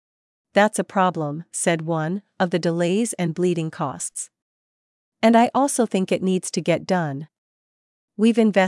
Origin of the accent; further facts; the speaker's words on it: Japan; now in United States; I was raised in Japan.